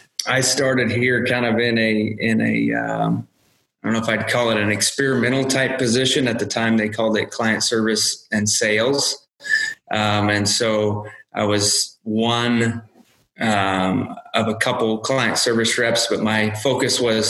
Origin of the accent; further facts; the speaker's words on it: Kansas, United States; I grew up in Kansas, so we had a small cow-calf operation.